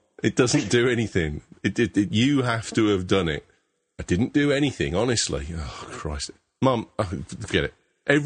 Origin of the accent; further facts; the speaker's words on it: United Kingdom; and I'm British, so it's worse than